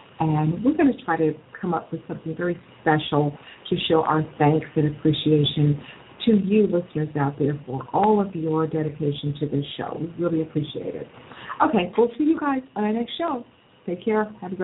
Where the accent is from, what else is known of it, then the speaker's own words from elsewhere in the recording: Odessa, Texas, United States; Well, I'm from Texas. Believe me, Orange, Texas, and Odessa are at least 600-plus miles apart.